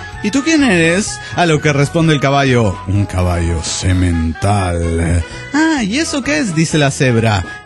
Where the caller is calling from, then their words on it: Minnesota, United States; desde Minnesota.